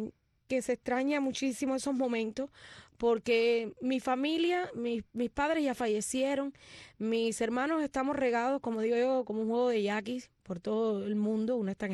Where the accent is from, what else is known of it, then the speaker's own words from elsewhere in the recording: Ciego de Ávila, Cuba; Bueno, yo soy avileña, nací en Ciego de Ávila y orgullosa de ser de allí. Muchos me dicen, eres camagüeyana, pero bueno, mi madre siempre decía, somos avileños, nacimos en la ciudad de Ciego de Ávila.